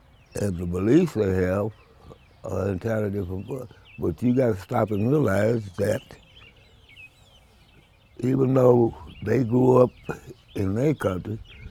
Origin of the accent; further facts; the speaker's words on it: Pauls Valley, Oklahoma, United States; also born or lived in Caldwell; Well, I was born in Caldwell, so I was about 4 years old, and my dad and my mother moved to Oklahoma, Paul's Valley. And went to high school in Wynnewood, Oklahoma, and graduated.